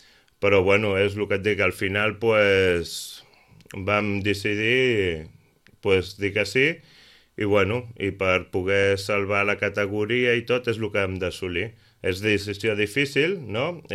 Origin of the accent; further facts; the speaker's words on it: Calafell, Catalonia, Spain; Jo sóc de Calafell i, a veure, ja fa més de 10 anys que vaig començar allà